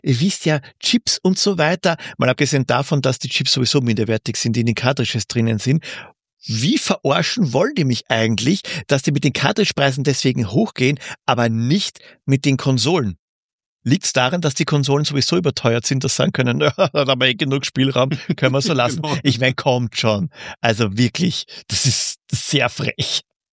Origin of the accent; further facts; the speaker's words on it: Austria; ich kann sagen, ich bin vorbelastet, ich bin Österreicher.